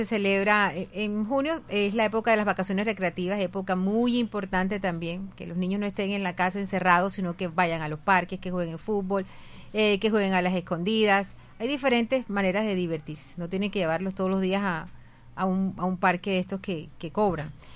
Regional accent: Barranquilla, Atlántico, Colombia; el 45% de los que vivimos aquí somos barranquilleros

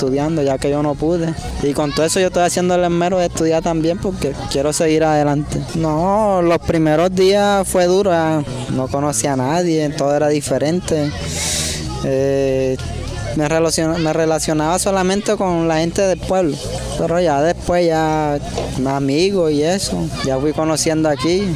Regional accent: Tuchín, Córdoba, Colombia; vengo de Tuchín, Córdoba. O sea, me vine de allá buscando un mejor futuro

